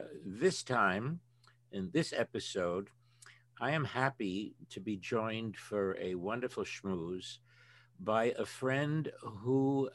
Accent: Bronx, New York, United States; born there; He was born in the Bronx, and that's one of the things we have in common. I was born in the Bronx.

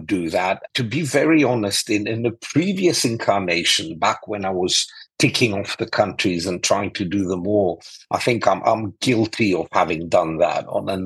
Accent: Athens, Attica, Greece; also born or lived in London; So I was born in London, but I grew up in Greece, in Athens. And yes, we did used to travel quite a lot as a family because my mum's English, South African English.

